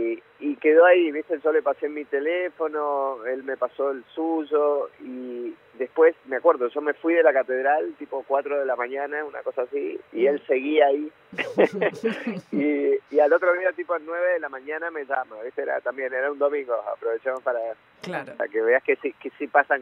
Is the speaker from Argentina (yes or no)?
yes; Argentina; Somos mitad argentinos, mitad uruguayos. Los uruguayos viven en Montevideo, de los argentinos dos vivimos en Buenos Aires, que es Javi Casalla, el violinista, y yo.